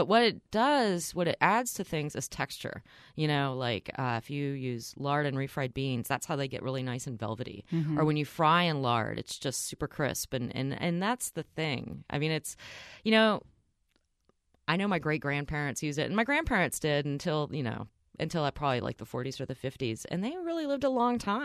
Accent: Dallas, Texas, United States; also born or lived in Houston / Austin; now in New York, United States; because I grew up in Dallas and in Houston, mm-hmm. and then I spent some time in Austin. And so my when I moved to New York, my experience was pretty much limited to those three locations.

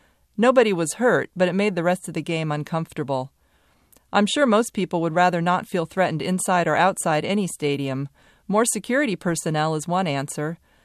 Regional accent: Los Angeles, California, United States; also born or lived in overseas; You see, I grew up in Los Angeles, a Dodgers fan. It doesn't matter that between then and now I lived overseas.

